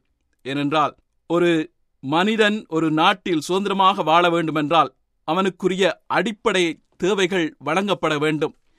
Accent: Eastern Province, Sri Lanka; born there; நான் ஒரு கிழக்கு மாகாணத்தில் பிறந்தவன் என்பதால் என்னுடைய பிறப்பு இடத்திலிருந்து

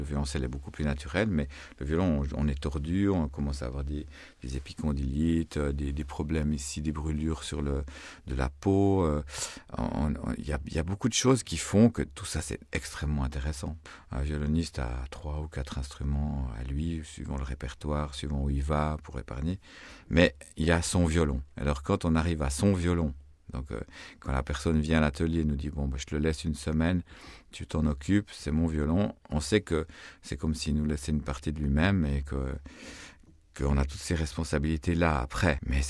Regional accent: La Chaux-de-Fonds, Neuchâtel, Switzerland; born there; à La Chaux-de-Fonds, ma ville natale en Suisse.

